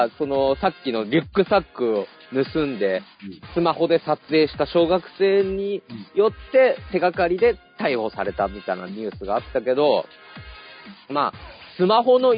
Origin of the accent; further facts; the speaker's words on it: Fukushima, Japan; 田舎に住んでるね、地元の福島に住んでる、もう年老いたお父さんからね